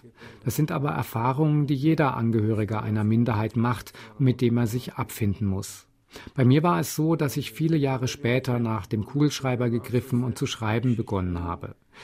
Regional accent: Hradec nad Nisou, Liberec Region, Czechia; ich bin zwar in Liberec geboren, wir haben ansonsten aber in Görsdorf gelebt, das heute zu Hradec nad Nisou gehört.

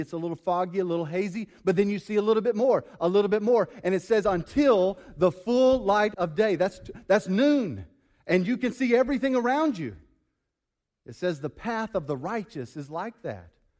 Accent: Jamaica; I want to do something for the poor children in my hometown in Jamaica.

